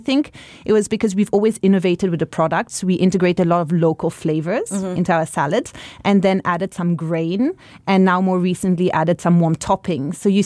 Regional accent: Singapore; So I think it was more for us when we moved back to Singapore. So mm-hmm. we grew up in Singapore. We mm-hmm. moved back after a few years.

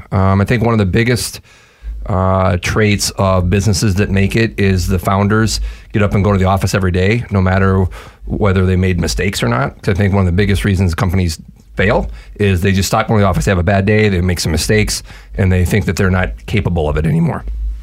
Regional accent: Minneapolis, Minnesota, United States; people say, oh, where are you from? I say Minneapolis. And they're not inevitably, but people aren't familiar with it. Their response is, oh my God, it's so cold there.

